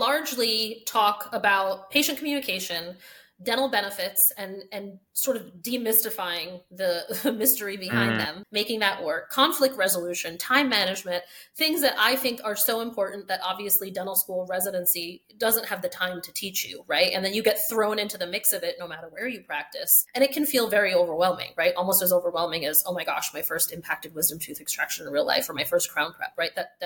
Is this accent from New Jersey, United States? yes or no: no; Chappaqua, New York, United States; So I grew up in Chappaqua, so it's kind of northern Westchester County.